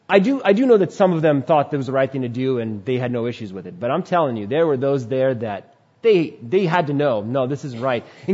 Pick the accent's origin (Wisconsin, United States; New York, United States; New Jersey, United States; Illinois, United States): New York, United States; born there; But out of God's providence and his decision, I was born in New York, of all places. So I'm really thankful for being in this country